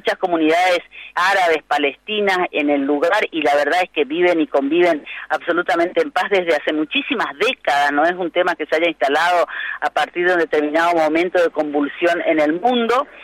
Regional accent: Posadas, Misiones, Argentina; also born or lived in Iguazú; en este momento estoy en Posadas, después que fui despedida de Radio Nacional, me volví a mi ciudad natal que es Posadas

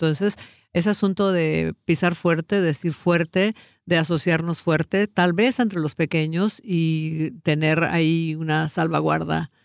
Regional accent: Michoacán, Mexico; Yo vengo de una tierra de Michoacán, uh-huh, donde somos los mejores productores de aguacate

